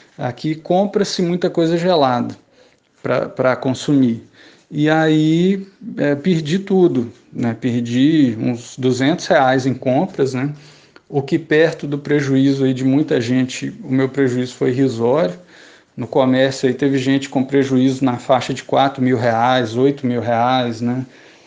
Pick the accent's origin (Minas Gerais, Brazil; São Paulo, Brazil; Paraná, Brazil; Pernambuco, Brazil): Minas Gerais, Brazil; eu sou de Minas Gerais, né? Em Minas Gerais, se falta luz, você vai dormir.